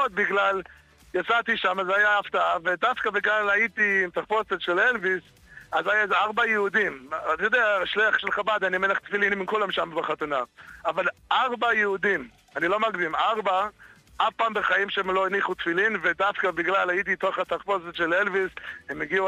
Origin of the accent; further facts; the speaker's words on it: Baltimore, Maryland, United States; אני גדלתי בבולטימום